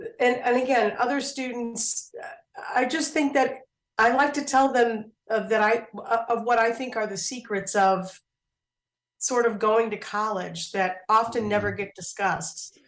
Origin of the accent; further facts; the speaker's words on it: Gary, Indiana, United States; One of the conditions that I had to study was the fact that I was from Gary, Indiana.